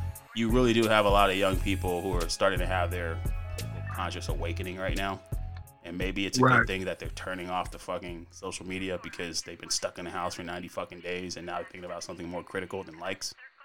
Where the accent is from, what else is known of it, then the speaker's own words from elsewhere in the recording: Los Angeles, California, United States; You know, I grew up in South Central.